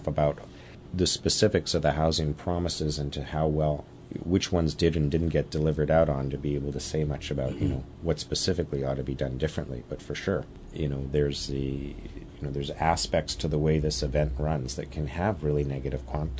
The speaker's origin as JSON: {"language": "English", "town": "Vancouver", "region": "British Columbia", "country": "Canada", "tie": "born or raised there", "said": "We're Vancouver-based, as am I. I grew up here in Vancouver."}